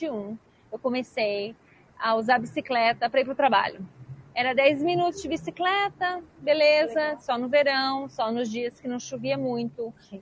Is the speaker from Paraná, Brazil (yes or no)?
yes; Curitiba, Paraná, Brazil; also born or lived in Maranhão / Amazonas; Eu sou maranhense, morei no Amazonas, morei a maioria da minha vida em Curitiba, então me considero curitibana, só que o meu português tá meio assim